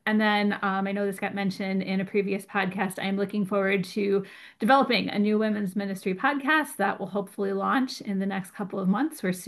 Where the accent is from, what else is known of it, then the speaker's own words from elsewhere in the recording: Milwaukee, Wisconsin, United States; So I grew up in Milwaukee with a civil engineer and an accountant for parents.